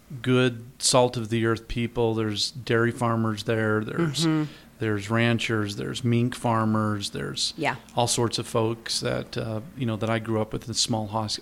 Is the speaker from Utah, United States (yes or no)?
yes; Mountain Green, Utah, United States; now in Star Valley, United States; I grew up in Mountain Green, Utah.